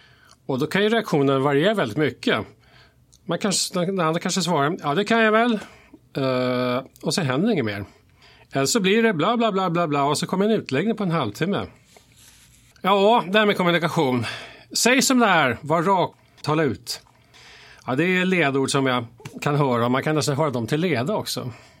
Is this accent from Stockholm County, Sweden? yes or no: yes; Tyresö, Stockholm County, Sweden; och jag är en Tyresebo, en så kallad hemvändare kan man säga. För jag växte upp här i Tyres och gått i skolan, gått i Kumla skola, Holmviken och Stjärnvägen och så. Men sen försvann jag härifrån, men vände åter precis innan millenniet. Och nu bor jag i Tyres centrum.